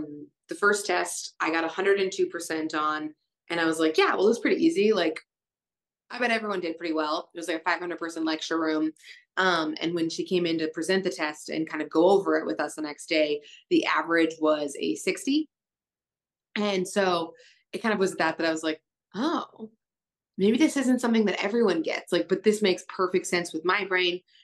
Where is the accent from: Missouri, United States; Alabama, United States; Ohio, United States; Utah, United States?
Missouri, United States; Lee's Summit; I was raised in Lee Summit. So Lee Summit High School.